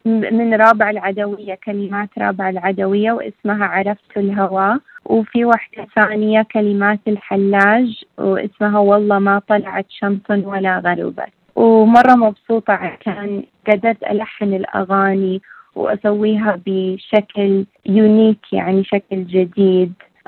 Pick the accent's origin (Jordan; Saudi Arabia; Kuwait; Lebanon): Saudi Arabia; أحب إنه أنا بنت سعودية وأغني بالإنجليزي